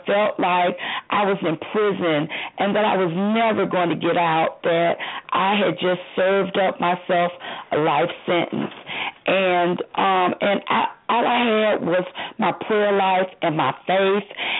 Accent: Michigan, United States; I really wanted to move back to Michigan. And I grew up in Michigan. I grew up in the city county building when Coleman Young was mayor.

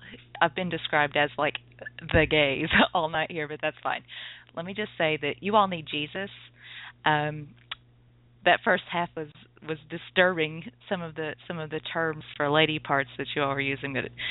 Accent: Tennessee, United States; You know, I'm from Tennessee

